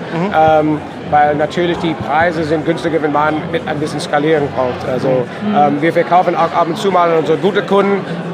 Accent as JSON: {"language": "German", "country": "United States", "second_language": "German", "said": "Also in den USA, wo ich herkomme"}